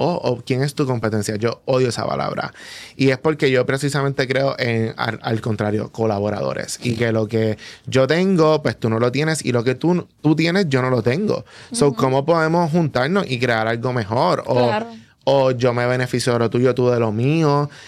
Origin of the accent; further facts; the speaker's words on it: Puerto Rico; en nuestra realidad como puertorriqueños